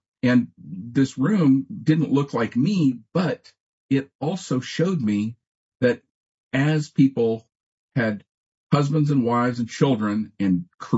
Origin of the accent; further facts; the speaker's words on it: Denver, Colorado, United States; I was born and raised here in Denver